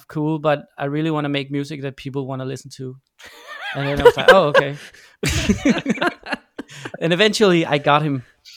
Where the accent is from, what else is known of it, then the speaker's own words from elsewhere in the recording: Denmark; English is a second language; So we're from Denmark, and Denmark is a small country.